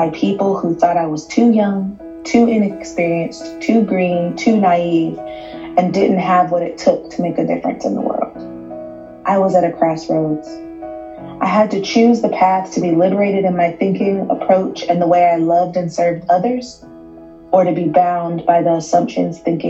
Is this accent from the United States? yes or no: yes; Houston, Texas, United States; I grew up in Houston, Texas, a child in church, exploring the Word of God and faith as part of stories in Sunday school